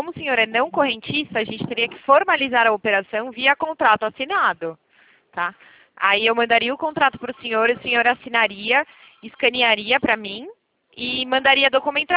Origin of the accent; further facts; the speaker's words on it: São Paulo, Brazil; Eu sou de São Paulo.